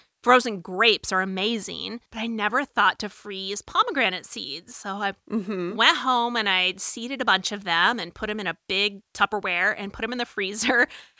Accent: Phoenix, Arizona, United States; I grew up in Phoenix and Mexican food is just huge there.

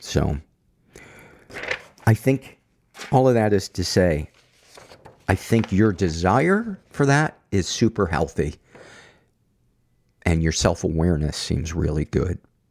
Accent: Chicago, Illinois, United States; I was born and raised in Chicago and started playing hockey when I was 7 or 8.

